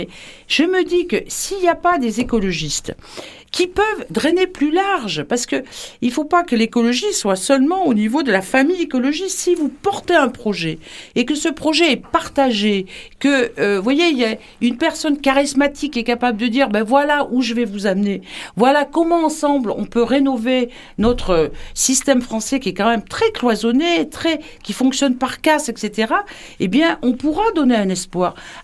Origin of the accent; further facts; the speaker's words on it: France; mais j'avais honte en tant que Français.